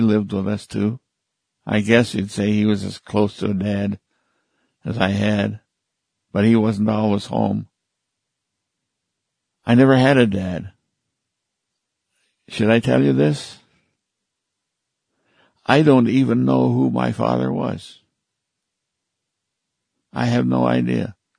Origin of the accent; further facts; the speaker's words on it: Six Nations Reservation, Ontario, Canada; also born or lived in Buffalo, New York; I was born in Buffalo, New York, 84 years ago. At the age of 8 months, I was taken down to the Six Nations Reservation near Brantford, Ontario, and handed over to my grandmother, who raised me.